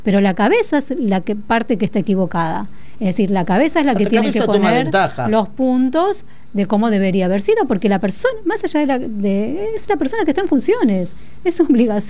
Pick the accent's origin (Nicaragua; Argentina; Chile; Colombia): Argentina; me parece que como argentinos, como sociedad, estamos pasando la mal.